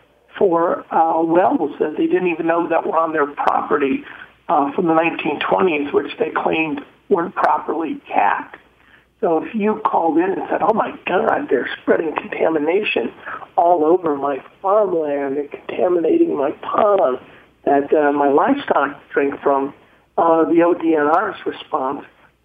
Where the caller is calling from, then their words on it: Mansfield, Ohio, United States; in fact, I'm calling you from Mansfield, Ohio, right now, where I'm attending a medical marijuana board meeting.